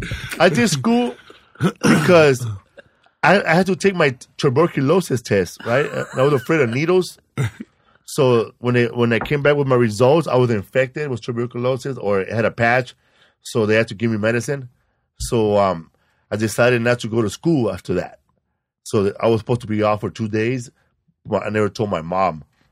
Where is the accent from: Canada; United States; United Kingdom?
United States; Los Angeles, California; because I grew up in Pico Aliso.